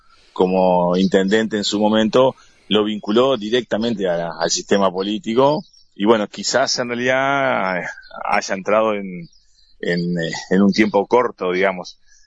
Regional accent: Fray Bentos, Río Negro, Uruguay; y bueno, yo soy de acá de Fray Bentos.

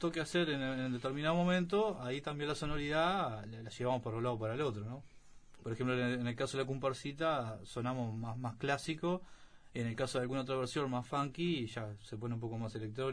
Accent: San José de Mayo, San José, Uruguay; Yo soy de San José, me crié en San José de Mayo.

